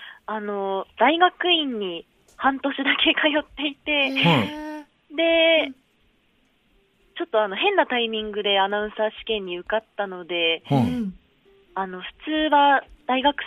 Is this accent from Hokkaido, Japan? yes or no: yes; Sapporo, Hokkaido, Japan; 札幌生まれ、札幌育ちで、大学もあの北海道大学に進学したので、生まれてからずっと北海道です。